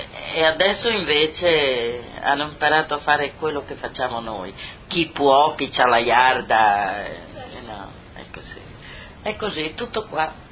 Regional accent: Baselia, Friuli-Venezia Giulia, Italy; sono di Baselia, mio marito è di Spilimbergo. Tra io e mio marito abbiamo differente friulano.

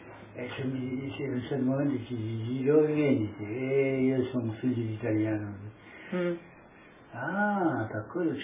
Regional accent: Ovaro, Friuli-Venezia Giulia, Italy; Sono di Ovaro anch'io.

